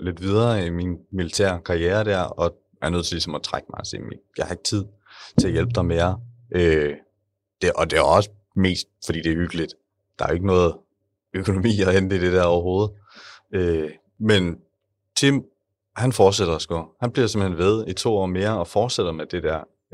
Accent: Odense, Region of Southern Denmark, Denmark; now in Viborg, Denmark; Vi kommer begge fra Odense. Men jeg er flyttet til Viborg, fordi jeg har fået det her job i forsvaret.

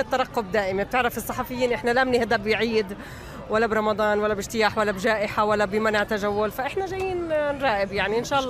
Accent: Jerusalem, Palestine; انا بنت القدس

